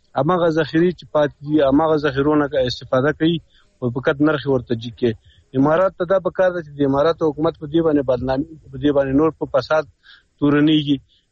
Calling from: Kabul, Afghanistan; سلامونه احترامات د کابل خار نه

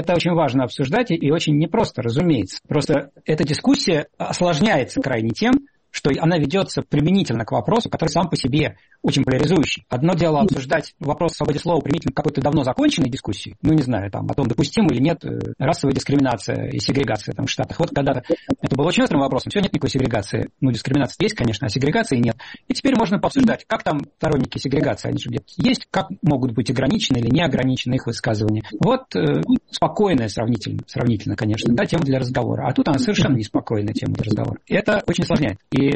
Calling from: Russia; мы, я тут вообще из России говорю

